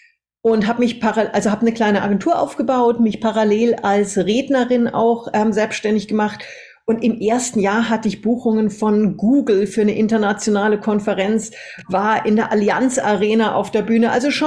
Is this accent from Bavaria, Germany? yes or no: yes; Munich, Bavaria, Germany; born there; Als Münchner Kindl geboren, in 6 verschiedenen Ländern gelebt